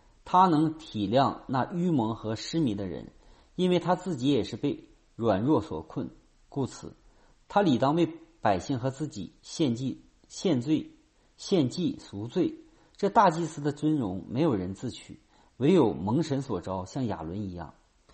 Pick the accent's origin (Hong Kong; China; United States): United States; 因为我们美国人喜欢富有同情共鸣心